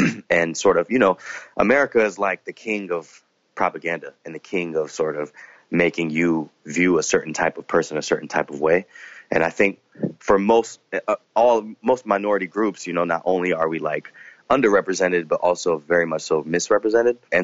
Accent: North Carolina, United States; Southern background and sort of being able to like embody the kind of harmony that I was able to experience growing up in North Carolina as well.

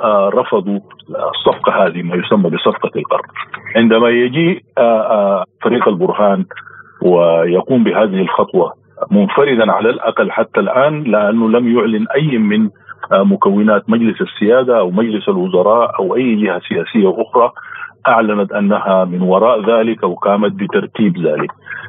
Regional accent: Sudan; ونحن كشعب سوداني نقف مع حق واختيارات الشعوب

